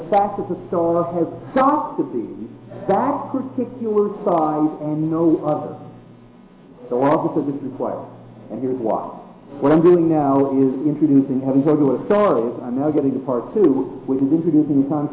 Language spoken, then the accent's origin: English; Pennsylvania, United States; I come from Pennsylvania